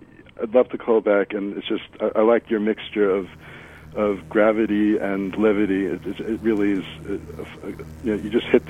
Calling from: Leipzig, Saxony, Germany; I'm calling again from Leipzig

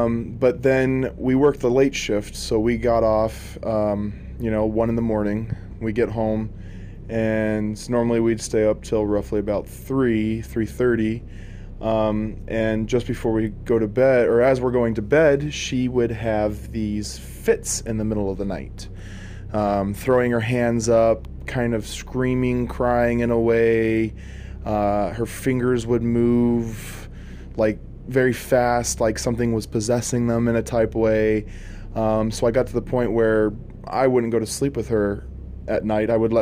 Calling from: Bullhead City, Arizona, United States; I'm from Bullhead City, Arizona.

